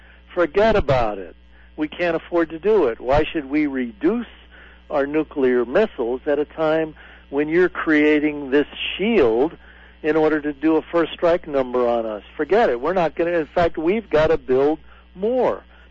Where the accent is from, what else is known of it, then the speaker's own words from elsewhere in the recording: Bath, Maine, United States; I come from Bath, Maine, and at Bath Iron Works in my community, they're building Navy Aegis destroyers.